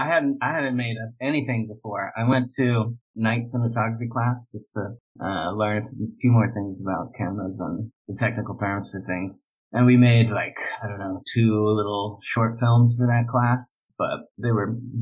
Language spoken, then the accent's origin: English; Alabama, United States; also born or lived in Philadelphia / New York City / San Francisco; now in Los Angeles, United States; from Alabama. Now I live in LA, but I didn't grow up fully in Alabama. We moved around quite a lot. I was born in Philadelphia, then we hopped around to New York City and San Francisco